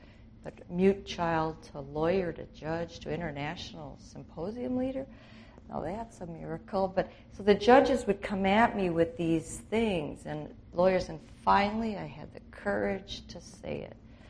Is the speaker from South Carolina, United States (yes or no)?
no; St. Paul, Minnesota, United States; hi, I'm a lawyer from St. Paul.